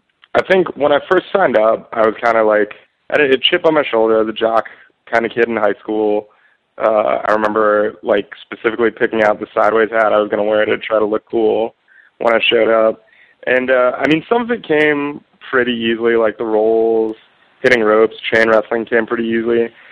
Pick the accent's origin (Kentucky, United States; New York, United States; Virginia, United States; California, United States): Virginia, United States; Reston; also born or lived in Herndon; I grew up in Reston in Herndon, Virginia. I went to Oakton High School.